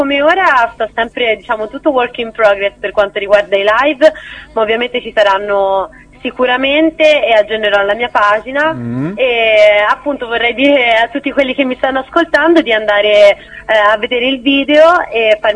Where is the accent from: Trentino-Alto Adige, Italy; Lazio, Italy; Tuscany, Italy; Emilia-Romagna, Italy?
Tuscany, Italy; Rosignano Solvay; All'età di 11 anni ho iniziato a studiare canto nel mio paese, perché io abito a Rosignano Solvay, in provincia di Livorno